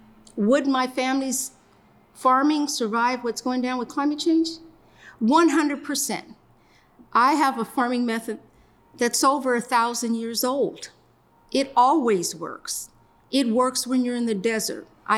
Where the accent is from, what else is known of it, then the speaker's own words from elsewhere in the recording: Portland, Oregon, United States; also born or lived in Seattle, Washington; I'm a farmer and a chef. And I'm native to the Pacific Northwest. I was born in Seattle, Washington, and raised in Portland, Oregon.